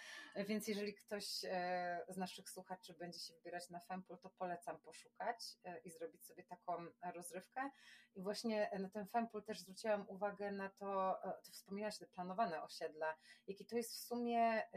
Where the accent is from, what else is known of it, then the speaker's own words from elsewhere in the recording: Bydgoszcz, Kuyavian-Pomeranian Voivodeship, Poland; w sumie jestem z Bydgoszczy i w Bydgoszczy też są takie blokowiska.